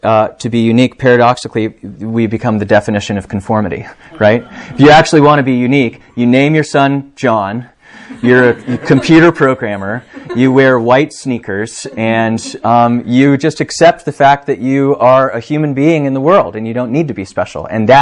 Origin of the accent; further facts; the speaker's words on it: Charlottesville, Virginia, United States; I come from Charlottesville is probably 40,000 people. It's tiny.